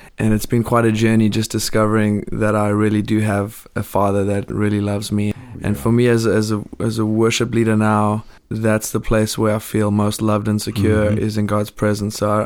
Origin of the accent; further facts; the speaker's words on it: Bothaville, Free State, South Africa; I was born and raised in South Africa, actually born in a little town right in the middle of South Africa called Botaville, just a little farming town.